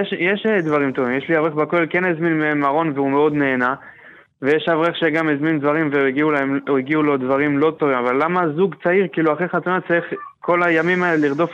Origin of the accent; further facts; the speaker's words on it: Holon, Tel Aviv District, Israel; אני מחולון, אנחנו בדרך אליכם